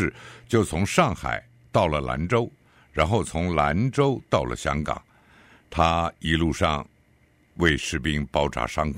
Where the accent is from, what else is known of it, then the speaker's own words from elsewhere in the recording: Taiwan; 像我们在台湾长大，你让我们讲所谓的少数民族的语言，那是非常非常困难的。